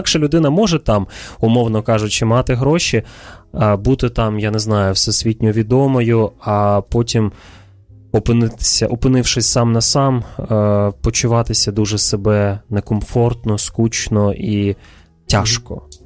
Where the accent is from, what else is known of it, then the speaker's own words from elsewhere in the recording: Kyiv, Ukraine; в Києві це взагалі не проблема, бо я сам киянин